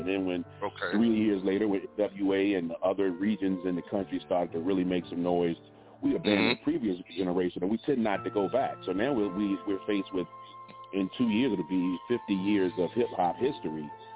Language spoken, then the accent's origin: English; Virginia, United States; And I'm not a New Yorker, I'm from Virginia.